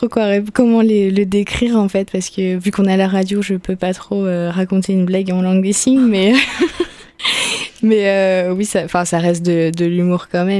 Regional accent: Réunion; Enfin, je suis réunionnaise et je sais qu'en créole, il y a des mots aussi

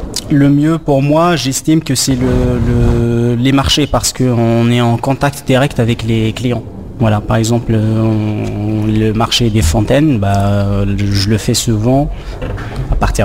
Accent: Morocco; moved away as an adult; now in France; Je suis arrivé du Maroc en 2010, j'ai fait un BTS, un bac plus 2 dans la région parisienne.

